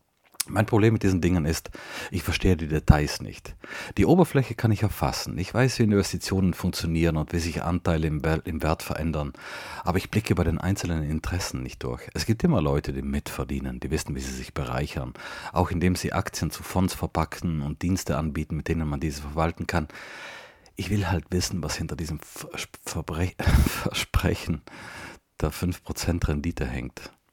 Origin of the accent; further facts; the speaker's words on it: Trentino-Alto Adige, Italy; dass ich als Südtiroler eigentlich ja eh nicht dazugehöre